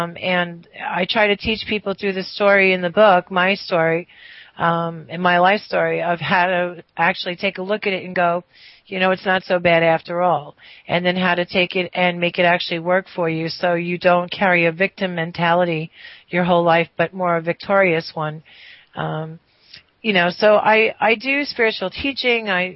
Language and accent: English; New York, United States; I'm from New York.